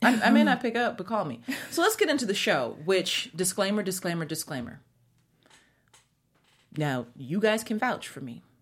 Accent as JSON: {"language": "English", "town": "Seattle", "region": "Washington", "country": "United States", "tie": "born or raised there", "said": "you know, I grew up in Seattle, Washington, and I grew up on Lake Washington. I grew up with having boats and stuff around me. We had the Puget Sound."}